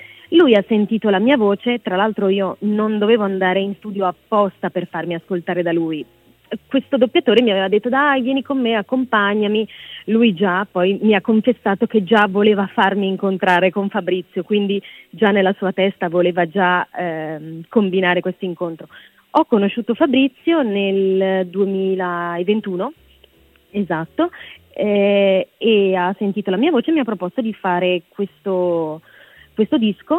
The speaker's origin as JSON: {"language": "Italian", "town": "Cremona", "region": "Lombardy", "country": "Italy", "tie": "born or raised there", "said": "io sono nata a Cremona, che è la città della musica, no? Cioè dei violini, e sono cresciuta i primi 7 anni della mia vita in una casa famiglia"}